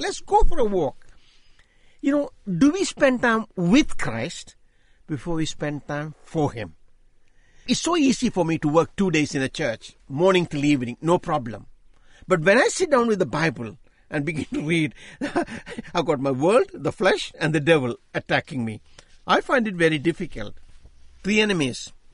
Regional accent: India; born there; I was born in India. I was brought up as a Hindu.

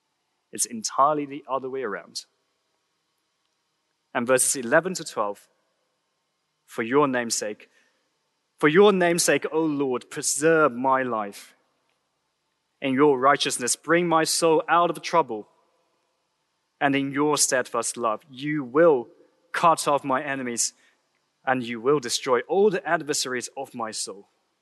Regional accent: China; I'm from China and I work for the 2PM Mandarin-speaking congregation.

